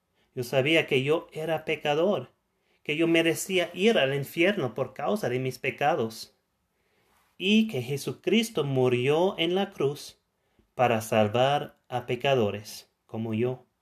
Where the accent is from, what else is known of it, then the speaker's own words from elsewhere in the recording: Germany; Spanish is a second language; Yo vengo de Alemania y quiero compartir contigo mi testimonio de mi salvación.